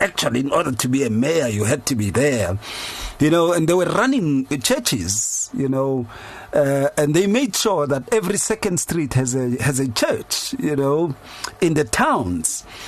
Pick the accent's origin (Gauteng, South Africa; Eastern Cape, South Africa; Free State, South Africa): Gauteng, South Africa; Atteridgeville; so I was growing up in Atteridgeville, you'd see in some churches you'd go, and then just on the side of the yard of the church, there would be tombstones